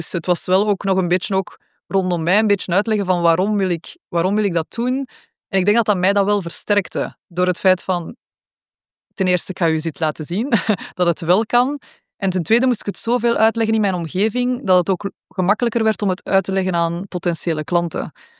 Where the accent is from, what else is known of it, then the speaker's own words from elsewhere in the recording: Belgium; Maar ja, al mijn vrienden waren in België. Ik ben van België, dus de keuze was logisch om terug naar België te komen.